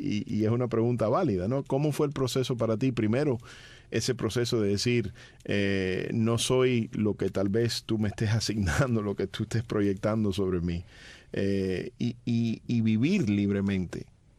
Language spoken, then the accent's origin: Spanish; San Juan, Puerto Rico; born there; Yo nací en Puerto Rico, para que tú sepas, en el Auxilio Mutuo en San Juan